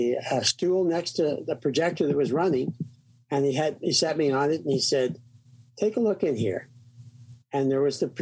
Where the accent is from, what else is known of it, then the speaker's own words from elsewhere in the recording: Sikeston, Missouri, United States; I was born in 1947 in a small town called Sykeston, Missouri, 20,000 people.